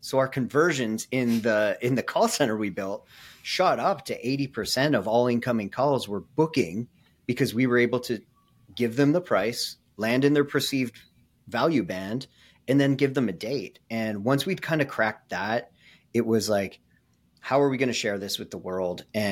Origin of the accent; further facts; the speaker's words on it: Kingston, Ontario, Canada; in 2012, I moved back to my hometown here in Kingston, Ontario